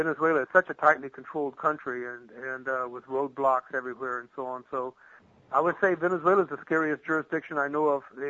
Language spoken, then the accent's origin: English; Louisiana, United States; Yes. I grew up in South Louisiana.